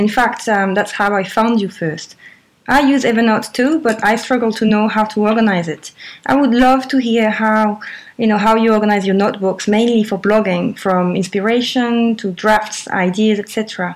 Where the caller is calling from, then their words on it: Switzerland; I'm calling from Switzerland